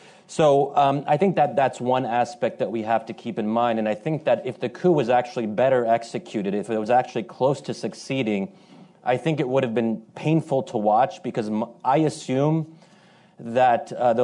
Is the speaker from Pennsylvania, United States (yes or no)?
yes; Bryn Mawr, Pennsylvania, United States; So I'm born and raised in Bryn Mawr, Pennsylvania, and you may think that this is irrelevant to our discussion, but I never thought that being from Pennsylvania would be an issue in the Middle East